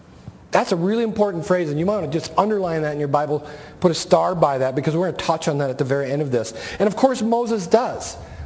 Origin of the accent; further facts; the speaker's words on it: South Vietnam, Vietnam; I'm from South Vietnam.